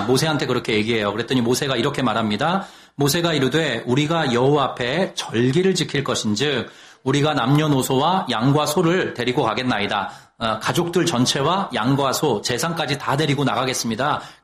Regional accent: Seoul, South Korea; 저 어릴 때 이제 한강 근처에 살았거든요. 옛날엔 고수부지라 그랬어요.

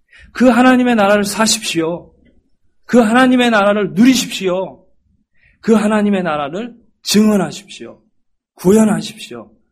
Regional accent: Yeonggwang, South Jeolla, South Korea; born there; 저는 전라남도 영광 거룩한 법 거룩할성 어구포 거룩한 법이 있는 포구에서 태어났습니다.

